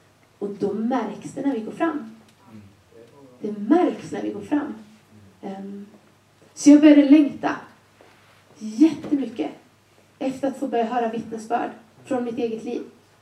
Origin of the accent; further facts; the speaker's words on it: Småland, Sweden; moved away as an adult; now in Gothenburg, Sweden; Jag är från Småland från början, som ni förstod i min, när jag förklarade hur ladan såg ut.